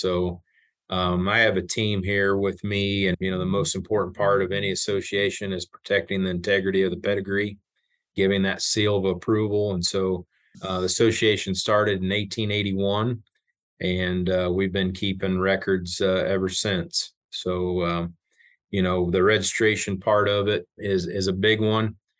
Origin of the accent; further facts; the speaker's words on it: Kansas, United States; I grew up in South Central Kansas on a grain and cow-calf ranch, and my family still operates that ranch today with my granddad and uncle and dad and their families.